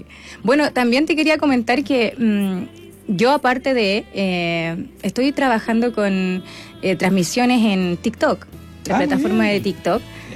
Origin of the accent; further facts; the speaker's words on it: El Quisco, Valparaíso, Chile; soy del Quisco, de la provincia de San Antonio, representando allá esos lindos lugares.